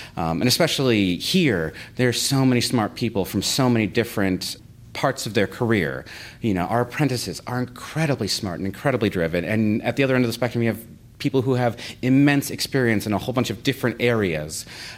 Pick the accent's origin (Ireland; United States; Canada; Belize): United States; Minnesota; now in Chicago, United States; Yes, I am from Minnesota. I, you know, grew up, went to high school here, went to college here